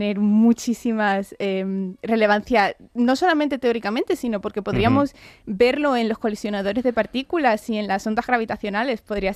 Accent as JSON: {"language": "Spanish", "region": "Andalusia", "country": "Spain", "said": "ha sido aquí en mi tierra, en Andalucía"}